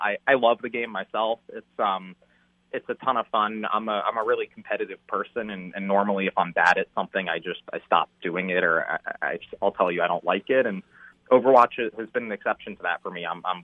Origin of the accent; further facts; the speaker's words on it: New York, United States; Oh, look, I grew up in New York.